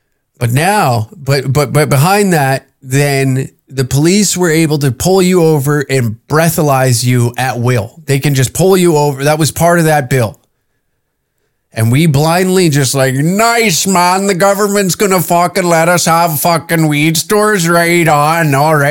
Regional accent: Taber, Alberta, Canada; we were just back in my hometown in the lovely lands of Tabor, Alberta on the weekend.

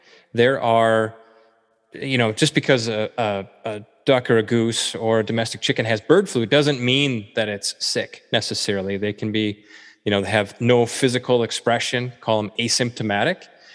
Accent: Wisconsin, United States; moved away as an adult; So I'm a cheesehead by upbringing. I was born and raised in Wisconsin, left there when I was 22. I guess I've spent the last 26 years out in the Great Plains.

